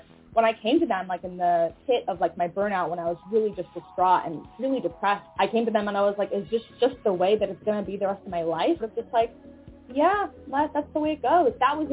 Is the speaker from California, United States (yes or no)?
yes; California, United States; I am 26. I grew up in the Bay Area and went to college for business, after which I ended up working in tech sales in the Bay Area for about 5 years.